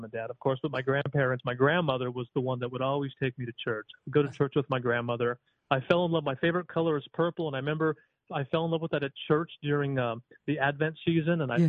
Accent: Dana Point, California, United States; You know, I'm a surfer boy. I grew up in Dana Point.

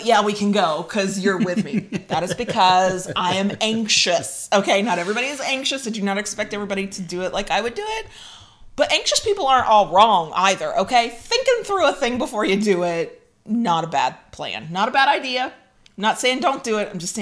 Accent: United States; I can't help it. I'm American, so I'm going to be that American at some point.

